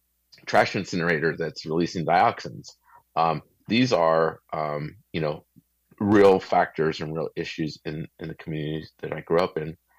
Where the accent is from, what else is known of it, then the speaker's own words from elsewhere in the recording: Commerce, California, United States; I spent, you know, most of my childhood in East LA and City of Commerce and Southeast LA. And I grew up in the City of Commerce, kind of, you know, the name kind of speaks for itself, right?